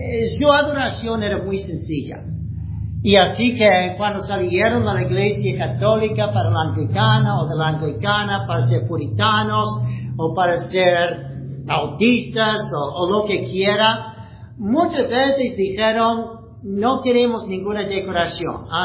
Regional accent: Ohio, United States; En el sur de Ohio, yo soy de Ohio

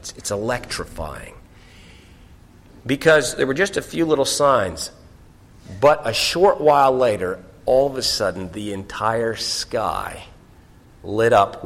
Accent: Ontario, Canada; I grew up in Ontario.

